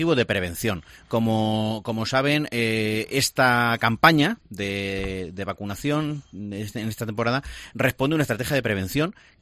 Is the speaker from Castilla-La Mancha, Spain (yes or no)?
yes; Puertollano, Castilla-La Mancha, Spain; yo en mi pueblo tengo un excelente trabajo cuando vuelva, que es en el centro de salud Puerto Llano 3